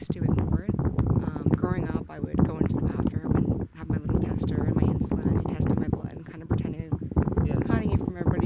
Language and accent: English; Fort McMurray, Alberta, Canada; I'm born and raised here in Fort McMurray.